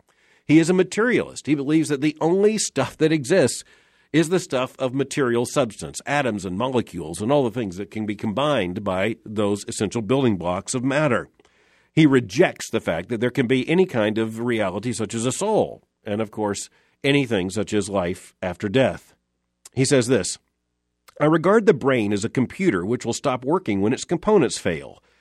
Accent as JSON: {"language": "English", "region": "Florida", "country": "United States", "tie": "born or raised there", "said": "Growing up in Florida, there were few things more exciting than a space launch."}